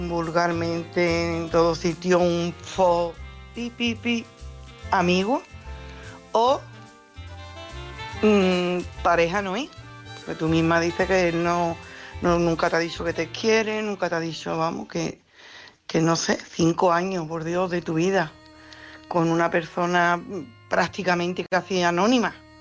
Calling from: Coria, Extremadura, Spain; de Coria.

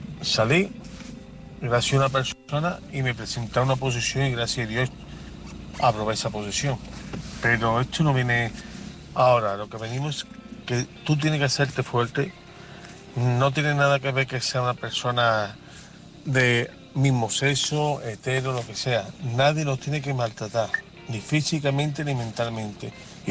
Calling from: Seville, Andalusia, Spain; de Sevilla y quisiera opinar sobre el tema

